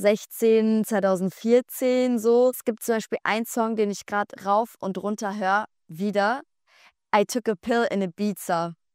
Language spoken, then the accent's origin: German; Augsburg, Bavaria, Germany; now in Berlin, Germany; dann tatsächlich in meiner Heimatstadt Augsburg, weil da ist alles noch ein bisschen gesitteter.